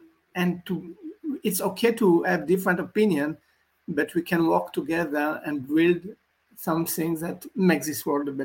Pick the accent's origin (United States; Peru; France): France; the fact that I came from France, I have only to be grateful for my experience in France